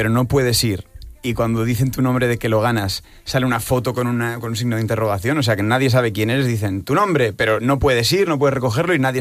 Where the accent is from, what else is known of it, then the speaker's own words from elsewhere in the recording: Barcelona, Catalonia, Spain; born there; Es que yo nací en Barcelona, entonces te diré Barcelona, porque tiene más montaña.